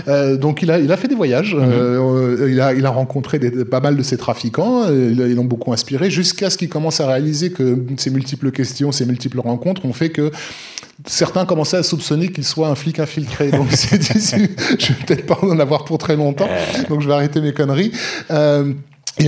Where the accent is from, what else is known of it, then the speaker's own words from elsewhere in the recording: Paris, Île-de-France, France; Personnellement, quand j'étais gamin, à la Goutte d'Or